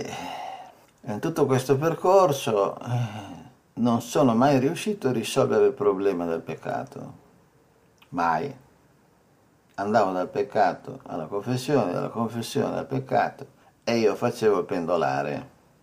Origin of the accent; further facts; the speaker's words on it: Milan, Lombardy, Italy; questa è la mia vita da milanese, famiglia cattolica, ma con l'abitudine di andare a messa Natale, Pasqua, battesimi, matrimoni, comunione, cresima